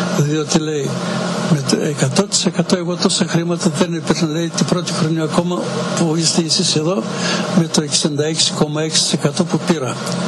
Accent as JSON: {"language": "Greek", "country": "Greece", "tie": "born or raised there", "lives_now": "United States", "said": "ερχόμαστε 3 μήνες εδώ, 3 μήνες στο Μασατσούσετ και 6 μήνες στην Ελλάδα, στο χωριό μου."}